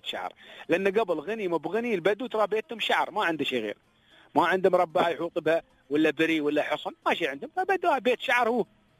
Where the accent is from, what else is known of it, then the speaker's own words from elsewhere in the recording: Yemen; now in United Arab Emirates; اليوم ما شاء الله عندنا دخاتر نحن يمنيين هني